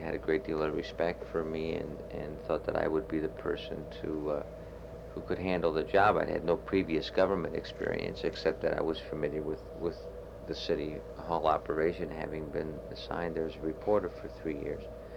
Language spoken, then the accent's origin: English; Detroit, Michigan, United States; moved away as an adult; now in Baltimore, United States; I'm not a native Baltimorean. I came here from Detroit to work for the Sun in early 1963, although I do have many ties to Baltimore.